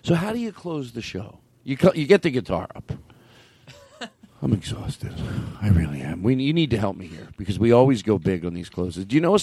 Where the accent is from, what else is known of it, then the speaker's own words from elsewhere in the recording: Philadelphia, Pennsylvania, United States; Yeah, I'm from Philadelphia. I'm from Philadelphia. Yeah, I go to Wawa.